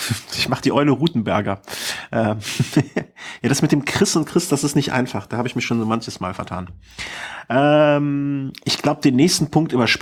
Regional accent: Cologne, North Rhine-Westphalia, Germany; Ich bin eine Kölsche Jung.

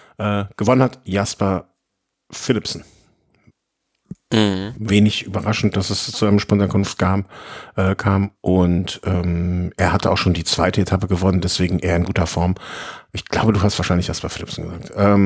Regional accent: Switzerland; Ja, ich bin ein Schweizer.

